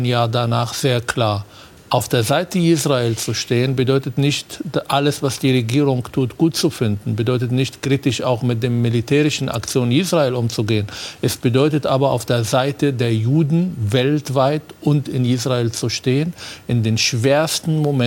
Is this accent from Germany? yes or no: no; Palestine; Ich möchte aber vor allem als Palästinenser sagen